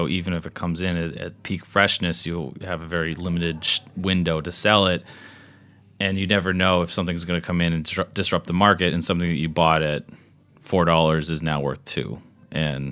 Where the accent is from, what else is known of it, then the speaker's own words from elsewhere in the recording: Massachusetts, United States; mainly just because I grew up outside of Boston and the traffic is terrible to get